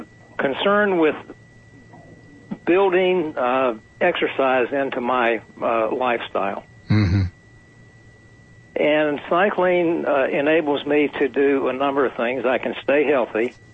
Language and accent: English; Wilmington, United States; also born or lived in South Florida, United States; And having spent a lot of time in South Florida and born and raised in Wilmington, there are no flats there.